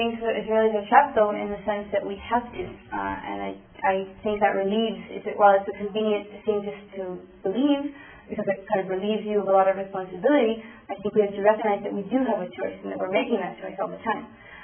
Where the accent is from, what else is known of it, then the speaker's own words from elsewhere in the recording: Jerusalem, Palestine; my life as a child growing up in Jerusalem was very, very difficult